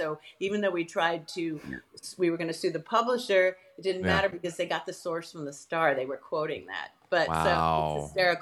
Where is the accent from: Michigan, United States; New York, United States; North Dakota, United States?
New York, United States; as a weird kid growing up on Long Island where I was very funny looking and my sister was the gorgeous funny one and I was like the quiet one